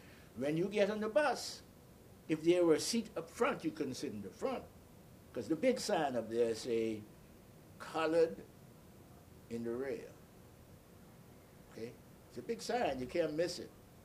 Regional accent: Crooked Island, Bahamas; also born or lived in Nassau; At an early age, my mother sent me to an island about 365 miles away from Nassau called Crooked Island, C-R-O-O-K-E-D Island.

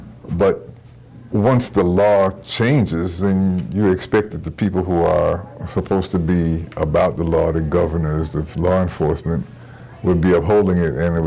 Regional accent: Northern United States, United States; I mean, I grew up in the North. I'm not going to say that there wasn't prejudice and discrimination up North

